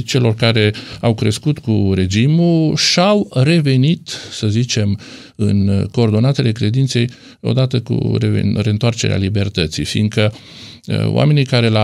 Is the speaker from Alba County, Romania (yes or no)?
yes; Alba Iulia, Alba County, Romania; born there; Sunt născut în Alba Iulia și sunt foarte mândru pentru asta